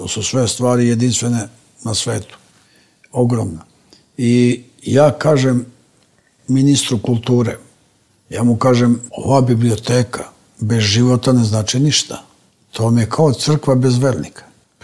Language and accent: Serbian; Peć, Peć District, Kosovo; Mi smo iz Peći, sa Kosova i Metohije, popeli se na krov sveta u tom poslu.